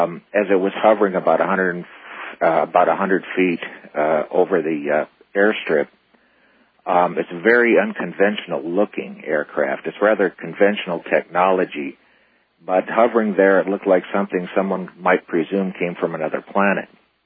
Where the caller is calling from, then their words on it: Phoenix, Arizona, United States; I'm calling from Phoenix, listening to KFYI 550 AM.